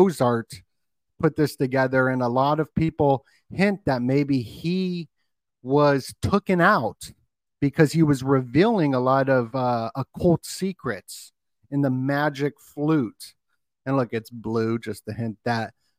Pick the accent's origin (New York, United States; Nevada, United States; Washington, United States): Nevada, United States; Las Vegas; And I grew up in Vegas.